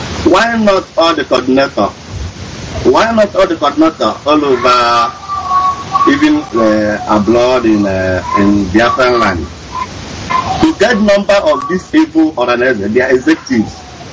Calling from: Mumbai, Maharashtra, India; I'm calling from Mumbai, India.

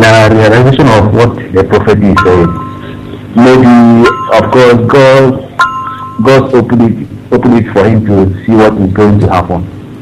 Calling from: Dakar, Senegal; I'm calling from Dakar, Senegal.

